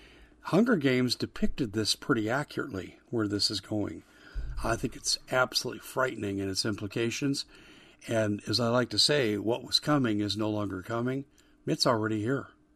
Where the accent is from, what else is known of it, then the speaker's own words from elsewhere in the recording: Arizona, United States; In my home state of Arizona, the former head of the Maricopa County Board of Supervisors, he's a poster child for business with China.